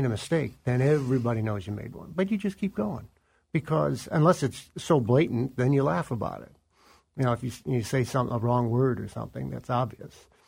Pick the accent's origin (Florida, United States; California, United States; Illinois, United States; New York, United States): Illinois, United States; Chicago; I used to listen to WLS in Chicago because I grew up in Chicago.